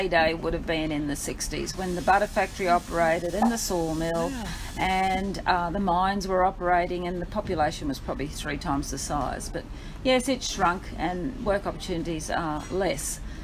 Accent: Bundaberg, Queensland, Australia; also born or lived in Hobart; I went to school in Bundaberg because that's where I grew up. But I was born in Hobart

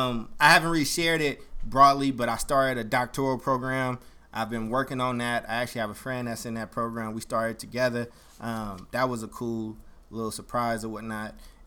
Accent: Oakland, California, United States; also born or lived in Chicago, United States; Well, Oakland is my home. I'm an Oakland boy. But I was born in Chicago

